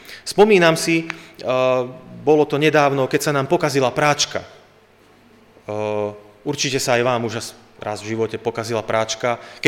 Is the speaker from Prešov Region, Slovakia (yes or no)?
yes; Poprad, Prešov Region, Slovakia; ja som z Popradu a potrebujem naozaj pomôcť